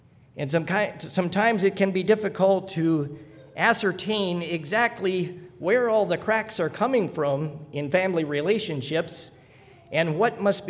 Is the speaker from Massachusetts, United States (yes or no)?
no; Wisconsin, United States; also born or lived in Alaska; In Alaska, we had a cabinet shop. My dad had a cabinet shop as I grew up in Wisconsin.